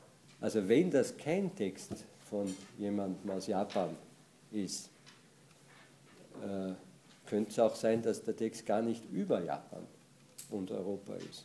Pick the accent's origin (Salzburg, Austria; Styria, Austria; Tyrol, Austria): Salzburg, Austria; Also ich komme aus dem Pinzgau herkunftsmäßig, das ist eine ländliche Region in Österreich. Wir Pinzgauer sprechen die Dinge nicht aus.